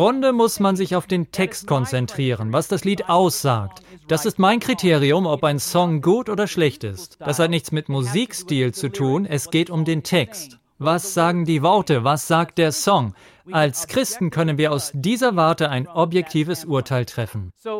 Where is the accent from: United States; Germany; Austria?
United States; Und als Amerikaner empfinden wir das sehr patriotisch.